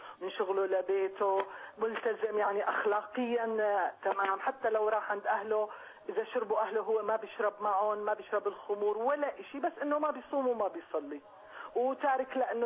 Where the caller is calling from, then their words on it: Switzerland; أنا بحكي معك من سويسرا،